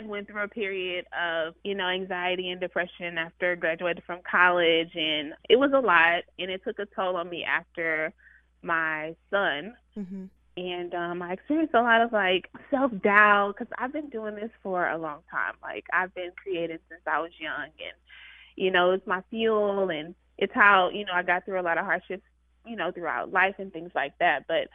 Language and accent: English; Dallas, Texas, United States; from Dallas, Texas.